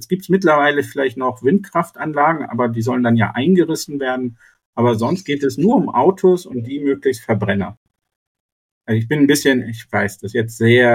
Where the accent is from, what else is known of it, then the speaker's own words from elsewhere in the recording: Northern Germany, Germany; Vielleicht ist das mein Stereotyp als Norddeutscher.